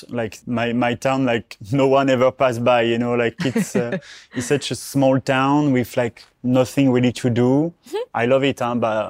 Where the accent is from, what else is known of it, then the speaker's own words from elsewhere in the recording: Charleval, France; English is a second language; It's called Charleval.